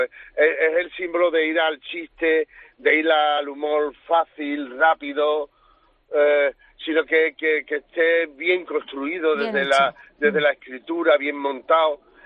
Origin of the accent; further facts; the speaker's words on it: Andalusia, Spain; mi aportación como andaluz, quiero que sepan que somos trabajadores